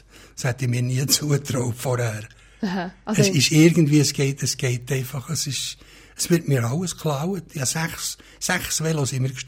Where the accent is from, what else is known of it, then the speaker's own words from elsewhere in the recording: Switzerland; Als Schweizer Koch war das zu dieser Zeit überhaupt kein Problem gewesen.